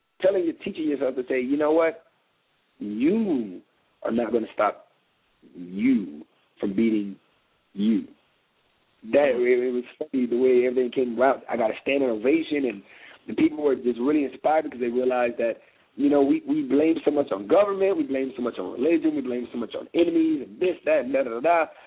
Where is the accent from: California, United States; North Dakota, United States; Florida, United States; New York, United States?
Florida, United States; now in Atlanta, United States; Was it because I was from South Florida and I was so successful?